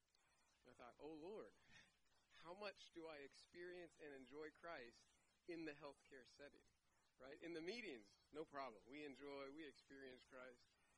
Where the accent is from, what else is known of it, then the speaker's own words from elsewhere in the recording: Irving, Texas, United States; It's wonderful to be in Irving because I am from Irving.